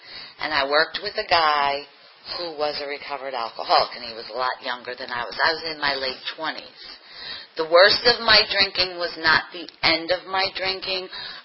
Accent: New York, United States; I think I'm a New Yorker, and I'm going to let you know what I'm thinking

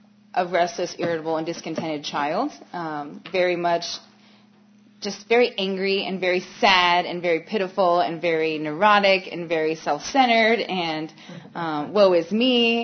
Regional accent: Florida, United States; And I grew up in Florida. I grew up in an alcoholic home.

